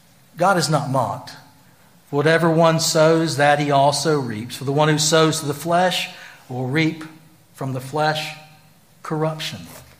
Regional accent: Greenville, United States; We had about 150 acres. I grew up in Greenville, and a good bit of it was in corn.

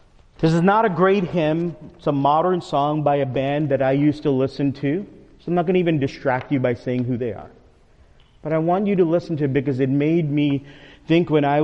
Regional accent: New York City, New York, United States; I'm a New Yorker, and one of the best parades in New York City is St. Patrick's Day Parade.

